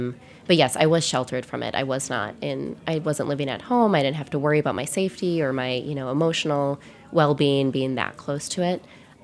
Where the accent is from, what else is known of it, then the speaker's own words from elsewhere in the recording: Wisconsin, United States; now in New York, United States; When I moved from Wisconsin to New York, it was a very big shift in culture.